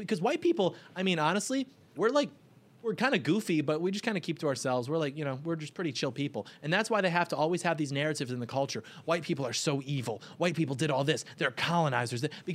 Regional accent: Michigan, United States; We grew up 20 minutes outside of Detroit.

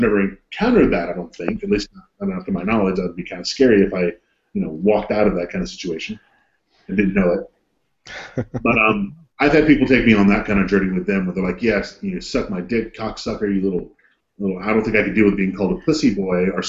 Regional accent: Columbus, Georgia, United States; accent: southern; It's the thick Columbus, Georgia backwoods accent that tends to come forw

